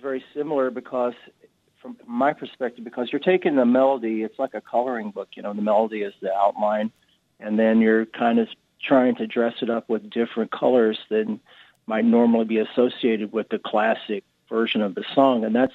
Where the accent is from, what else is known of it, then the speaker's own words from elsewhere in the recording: North Carolina, United States; the roots of country and blues and gospel are things I was deeply imbued with growing up in North Carolina.